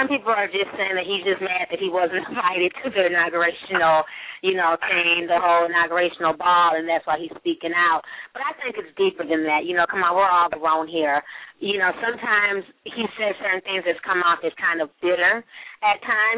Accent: Harlem, New York, United States; I mean, I grew up in Harlem, and I'm in graduate school

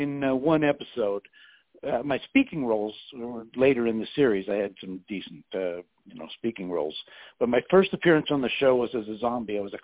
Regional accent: Seattle, Washington, United States; moved away as an adult; also born or lived in Tucson, United States; Actually, I was raised in the Seattle area, but moved to Tucson in mid-'80s.

